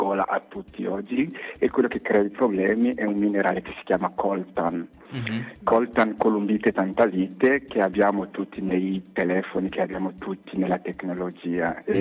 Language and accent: Italian; Bukavu, South Kivu, DR Congo; also born or lived in Kinshasa; io sono nato tanti anni fa, ho 44 anni, sono nato all'est, proprio dove ci sono i problemi, a Bukavu, però sono cresciuto a Kinshasa, nella capitale, dove ho studiato